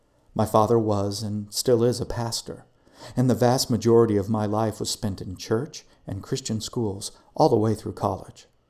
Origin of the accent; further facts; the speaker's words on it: United States; I'm an American.